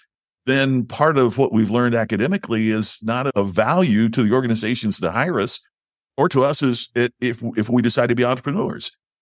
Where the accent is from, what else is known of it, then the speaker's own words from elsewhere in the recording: Crothersville, Indiana, United States; grew up in a very rural community in southern Indiana, about 30 miles north of Louisville, Kentucky. I'm from Crothersville, Indiana.